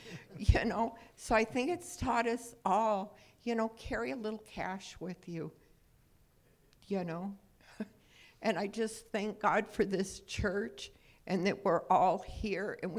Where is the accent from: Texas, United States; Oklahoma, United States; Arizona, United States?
Arizona, United States; I grew up in Arizona where I first grew up. We had no electricity. We lived off of lanterns.